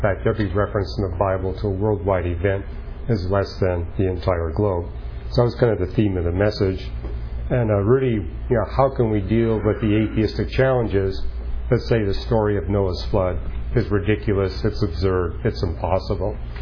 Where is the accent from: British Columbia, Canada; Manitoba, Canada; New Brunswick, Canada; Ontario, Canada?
British Columbia, Canada; Vancouver; Since my hometown is Vancouver, and that's where we're taking off from